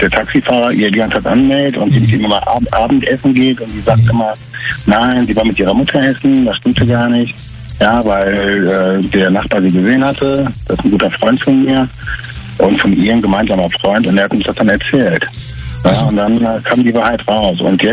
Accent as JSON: {"language": "German", "town": "Bonn", "region": "North Rhine-Westphalia", "country": "Germany", "said": "Ich bin 34 Jahre alt, komme aus Bonn."}